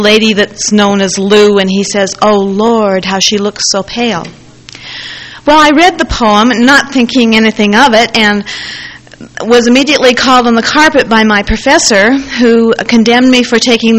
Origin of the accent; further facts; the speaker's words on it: Canada; Being a Canadian, I chose a poem by a fellow Canadian, Robert Service.